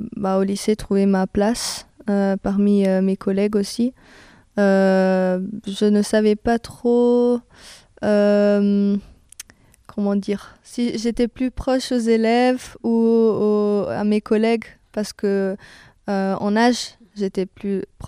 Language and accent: French; Italy; French is a second language; j'ai 20 ans et je suis italienne.